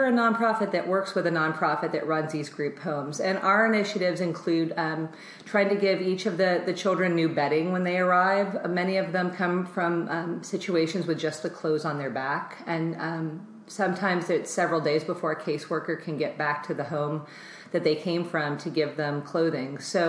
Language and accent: English; Oviedo, Florida, United States; I figured growing up in Oviedo, I went to Oviedo High School, I went to Valencia, I went to Rollins.